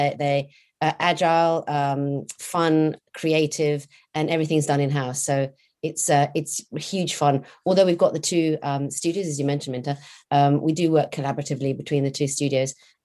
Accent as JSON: {"language": "English", "country": "Portugal", "tie": "born or raised there", "also_born_or_lived": "England", "said": "I grew up in Portugal, a beautiful place to grow up and a lovely place to be a child. Had a French education, finished my schooling in England and then university, etc."}